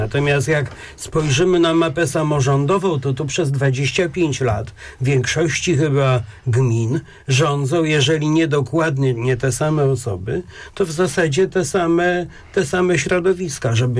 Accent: Poznań, Greater Poland Voivodeship, Poland; My poznaniacy.

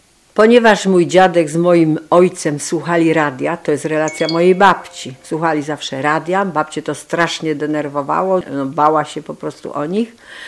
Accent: Greater Poland Voivodeship, Poland; Jeszcze chciałam dodać, że ponieważ tutaj jesteśmy z Wielkopolski

